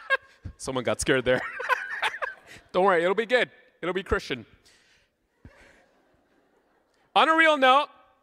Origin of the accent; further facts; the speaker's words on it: Sri Lanka; Now, you might be asking … what is your background? I'm Sri Lankan. I'm not Indian, just in case you wanted to know.